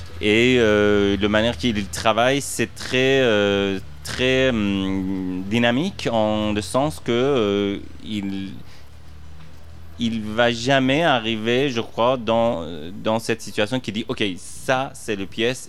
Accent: Iran; French is a second language; moved away as an adult; now in Paris, France; Bon, je suis né en Iran, j'ai grandi là-bas, j'ai quitté l'Iran assez... Bon, quand j'avais 29 ans, alors j'étudie là-bas.

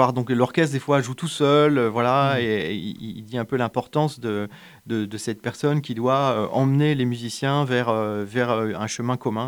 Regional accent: Grand Est, France; moi, je suis originaire des Vosges, je travaille dans le Nord.

